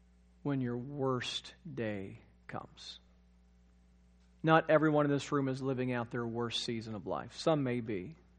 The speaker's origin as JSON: {"language": "English", "town": "Moore", "region": "Oklahoma", "country": "United States", "tie": "born or raised there", "said": "I grew up in Moore Public Schools. I served for 7 years at a church in Moore, and so I knew the area very well."}